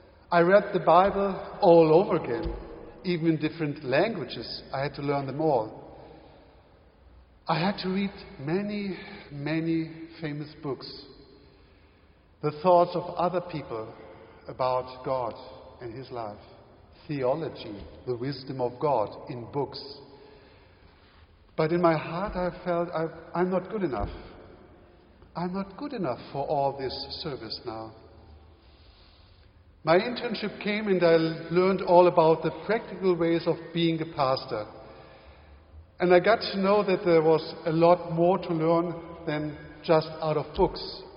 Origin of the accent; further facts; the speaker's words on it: Germany; accent: German; English is a second language; now in United States; had to learn English, and that was quite a challenge. And I think I amused the people quite a lot by my German accent, and it sounded quite funny to them, I think.